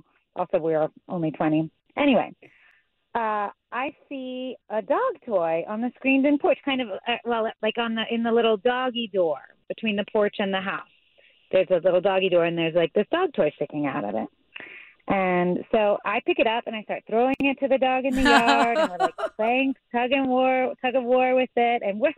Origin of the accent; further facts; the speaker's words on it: Connecticut, United States; I've never heard anything about it. I'm from Connecticut. We didn't do any Elf on the Shelf.